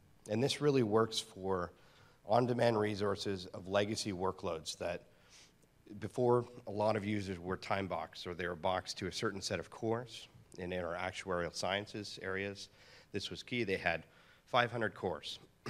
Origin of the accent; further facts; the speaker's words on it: Canada; because, well, I'm Canadian, and that matters too.